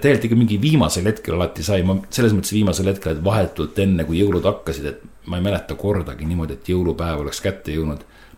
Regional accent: Tallinn, Harju County, Estonia; kui ma kasvasin siis üles Kassisaba kandis, see kandis, kus sina Andrus praegu elad

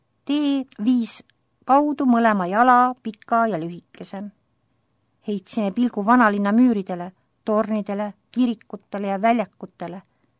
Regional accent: Haapsalu, Lääne County, Estonia; Teiseks esinemiskohaks kavandasime minu kodulinna, Haapsalu, palvela.

